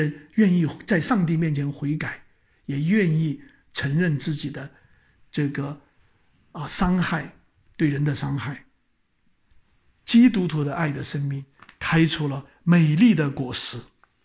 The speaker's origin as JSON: {"language": "Chinese", "country": "China", "said": "这就是我们中国人讲的什么，天网恢恢，疏而不漏。"}